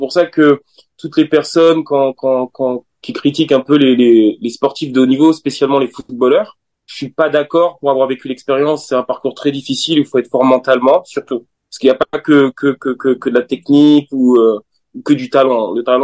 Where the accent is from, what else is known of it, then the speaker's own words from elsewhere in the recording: Limoges, Nouvelle-Aquitaine, France; also born or lived in Paris region; c'est vrai que j'étais en région parisienne, mais de base, en fait, moi, je viens de Limoges